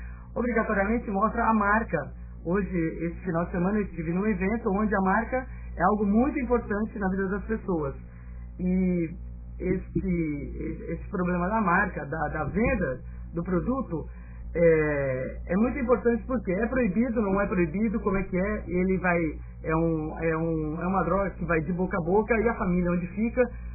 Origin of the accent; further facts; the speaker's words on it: São Paulo, Brazil; Eu sou de São Paulo, mas trabalho aqui em Santos.